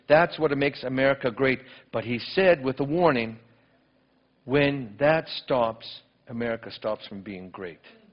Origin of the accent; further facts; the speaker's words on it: Canada; born there; my concern for this country that I love, even though I was born in Canada, I was born a dual citizen, so I've got American in me too.